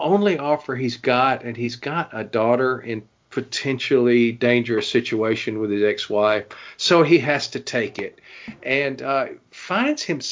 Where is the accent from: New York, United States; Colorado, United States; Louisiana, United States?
Louisiana, United States; I'm originally from Louisiana.